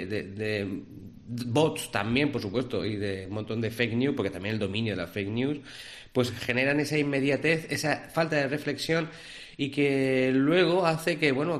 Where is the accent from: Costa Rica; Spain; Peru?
Spain; No creo que hayamos cambiado esencialmente como españoles que somos